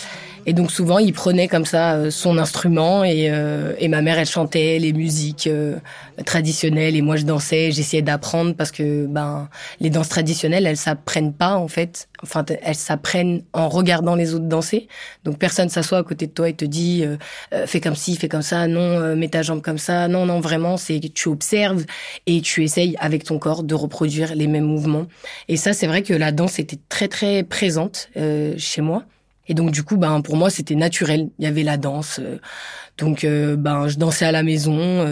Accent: Lyon, Auvergne-Rhône-Alpes, France; je suis née à Lyon, d'une famille de 5 personnes, avec 2 grands frères. J'ai vécu toute ma vie à Lyon, donc produit 100% lyonnais, mais qui a bougé un peu dans différents arrondissements de Lyon.

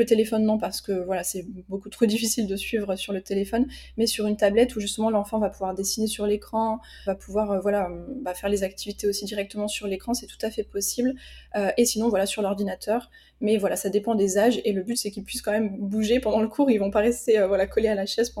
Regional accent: Bourgogne-Franche-Comté, France; now in Aix-en-Provence, France; j'ai 25 ans et j'habite proche d'Aix-en-Provence et je viens de Bourgogne du coup à la base.

